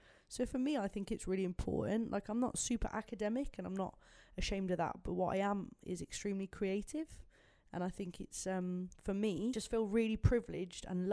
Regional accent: Birmingham, West Midlands, United Kingdom; I am very excited to play my hometown, Birmingham.

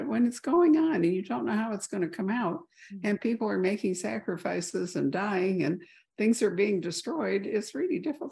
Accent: Midwest, United States; I grew up in the Midwest where everybody had lawns.

